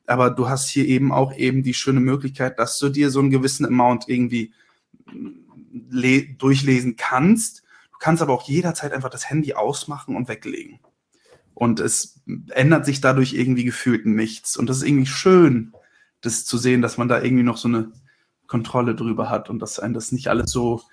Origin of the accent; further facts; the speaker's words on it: North Rhine-Westphalia, Germany; Ich bin in Vorderwestfalen groß geworden und wohne jetzt aktuell in Espelkamp. Aber mehr so zu Lübbecke hin, da so die Ecke.